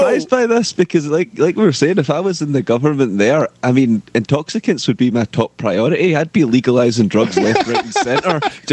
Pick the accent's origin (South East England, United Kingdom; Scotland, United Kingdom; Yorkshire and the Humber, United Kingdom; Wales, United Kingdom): Scotland, United Kingdom; Oh, yeah, but, you know, I'm Scottish, so...